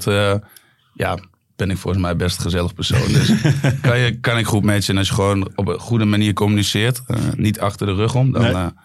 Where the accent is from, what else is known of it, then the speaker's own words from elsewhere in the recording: Eelde, Drenthe, Netherlands; ja, ik ben in Eelde opgegroeid.